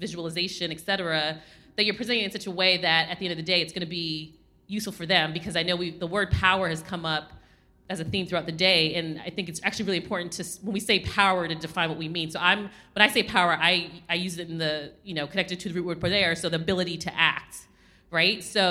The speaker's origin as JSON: {"language": "English", "town": "Durham", "region": "North Carolina", "country": "United States", "said": "I'm from Durham, North Carolina."}